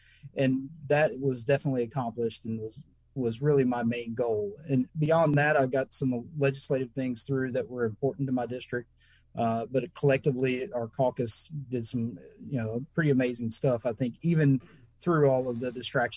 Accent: Dickson, Tennessee, United States; It reminds me a lot of the area that I grew up in here in Dixon, Southern Dixon County and Northeast Hickman County before Nashville started taking off and growing and becoming more and more populated.

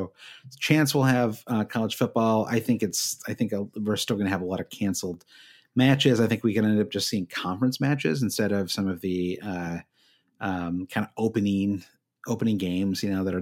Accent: Michigan, United States; I kind of grew up, you know, I'm from Michigan.

